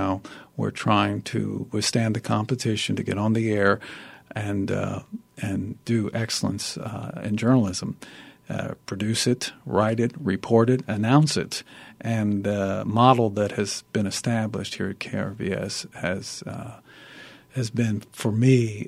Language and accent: English; Big Spring, Texas, United States; born there; coincidentally I was born in Big Spring and went to serve as news director of their station there and surprised everyone by saying that I was actually a local boy